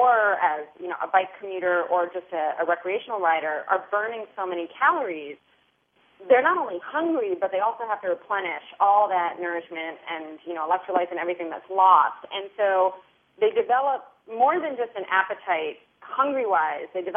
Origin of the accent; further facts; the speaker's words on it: Brooklyn, New York, United States; also born or lived in Queens; I live in Brooklyn, and I grew up in Brooklyn and Queens, so I definitely have an affinity for those areas.